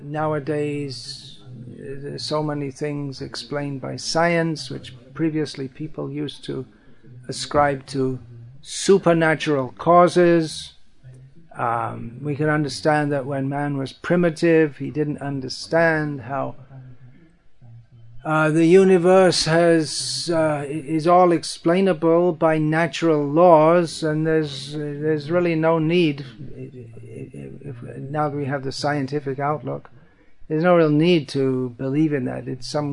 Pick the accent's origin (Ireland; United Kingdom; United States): United Kingdom; England; during much of my youth growing up in England